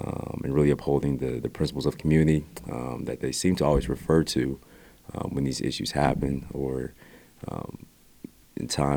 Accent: Dallas, Texas, United States; I'm from Dallas, Texas.

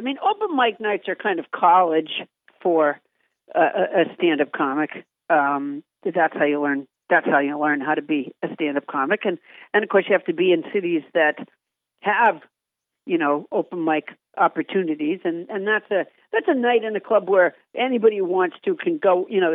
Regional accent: Massachusetts, United States; also born or lived in Alabama; Well, I was born in Alabama, but I was raised in Massachusetts.

